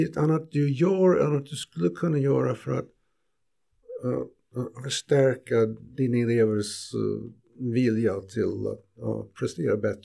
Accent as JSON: {"language": "Swedish", "country": "United States", "said": "Så att jag tänkte som amerikan att det är intressant att öppna frågan till eleverna."}